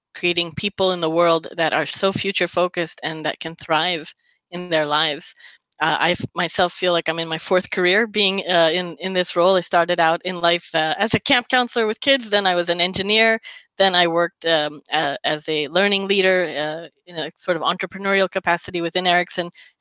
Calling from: Richardson, Texas, United States; From sunny Richardson, Texas, USA.

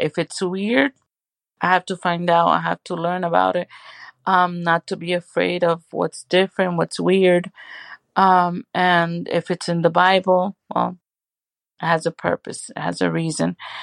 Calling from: Milwaukee, Wisconsin, United States; I'm calling from Milwaukee, Wisconsin.

